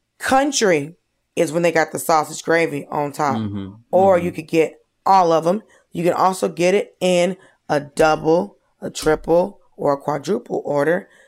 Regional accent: Georgia, United States; like, I grew up in Georgia.

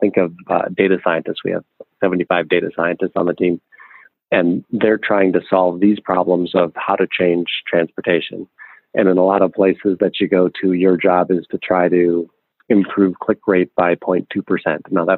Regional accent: Minnesota, United States; now in California, United States; I live in California, spend time here now, but I grew up in Minnesota.

